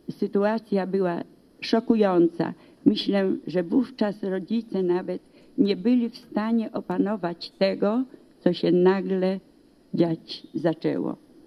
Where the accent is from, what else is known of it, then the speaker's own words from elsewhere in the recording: Tarnogród, Lublin Voivodeship, Poland; born there; Urodziłam się nie w obozie koncentracyjnym, tylko jeszcze w mojej ojczyźnie, w Tarnogrodzie, w kwietniu 2001 roku.